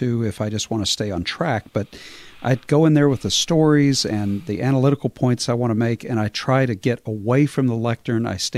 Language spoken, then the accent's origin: English; Texas, United States; I grew up in Texas, and of course, Texans have this sense of history because of the Alamo and the Battle of San Jacinto and all this.